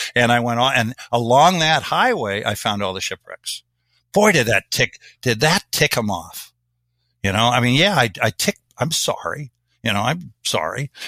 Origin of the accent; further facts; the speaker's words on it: Kansas, United States; I'm from Kansas.